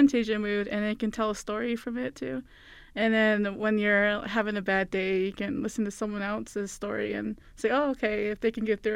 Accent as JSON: {"language": "English", "town": "San Carlos", "region": "Arizona", "country": "United States", "said": "I'm from San Carlos, Arizona, so the Apache Reservation, and I plan to return back to them and help my people as much as I can"}